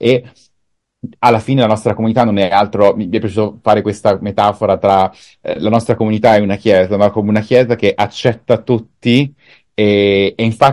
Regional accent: Rome, Lazio, Italy; io ovviamente essendo nato e cresciuto a Roma con la città del Vaticano, bestie, vicini, come puoi immaginare, ovviamente la religione ha sicuramente avuto una grande influenza nel mio percorso.

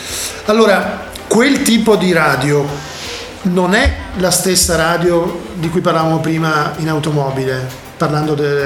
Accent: Venice, Veneto, Italy; io sono veneziano, quindi mi ricordo che mandava dei gruppi

